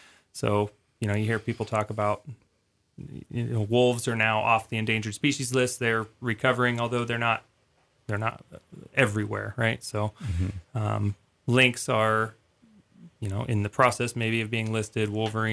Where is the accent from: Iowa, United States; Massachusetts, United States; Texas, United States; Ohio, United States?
Iowa, United States; Well, I grew up in Midwest in Iowa and studied environmental science there.